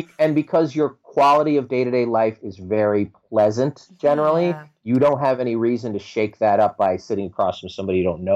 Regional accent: New York, United States; And I'm from New York, so I can sort of say this.

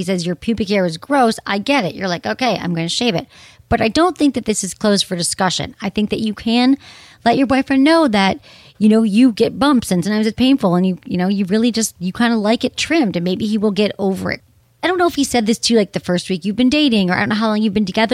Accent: Michigan, United States; This is from Mike, 48, in Michigan, my home state.

